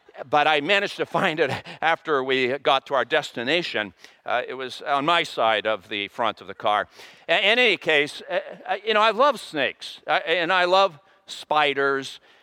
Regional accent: Wellesley, Massachusetts, United States; I grew up in Wellesley

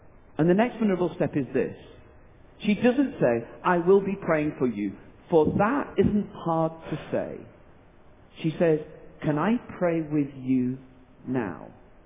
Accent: United Kingdom; I'm British, as you now have established.

